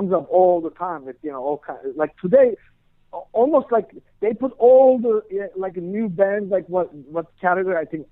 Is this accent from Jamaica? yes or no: no; Istanbul, Turkey; moved away as an adult; now in New Jersey, United States; I'm originally from Istanbul, Turkey.